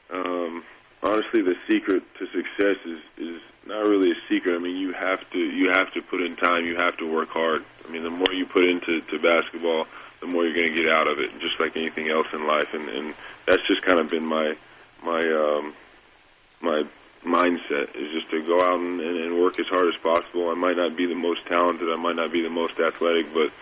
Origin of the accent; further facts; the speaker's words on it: Oklahoma, United States; I grew up in Oklahoma. I went and played college basketball in Oklahoma, and you know, I was an Oklahoma guy all the way.